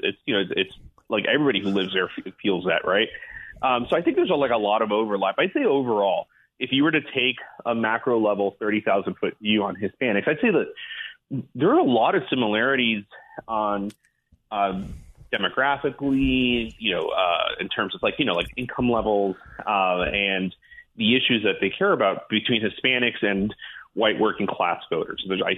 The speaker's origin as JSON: {"language": "English", "country": "United States", "tie": "born or raised there", "said": "My wife has only been in this country for 6 years. I was born and raised in this country"}